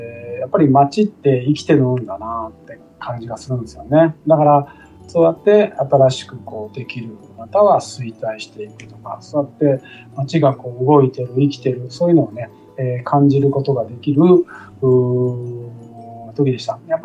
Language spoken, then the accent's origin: Japanese; Kanda, Fukuoka, Japan; now in Hiroshima, Japan; ちょっと今年本当ね2025年はね全然地元福岡県、ね、神田町にね帰ってなかったんで帰ろうかなって、計画してるんですよ